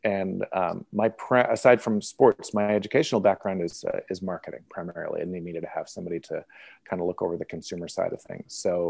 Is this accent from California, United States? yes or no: no; Portland, Oregon, United States; So my background is, I'm from Portland originally.